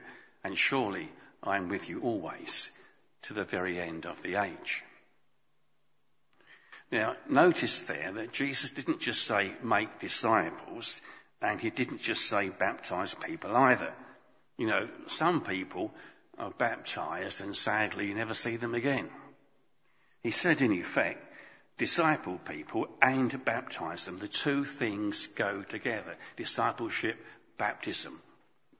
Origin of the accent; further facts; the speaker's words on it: East Ham, London, United Kingdom; I was born in East Ham, where I spent my early years with my brother and our parents. We all lived together in two rooms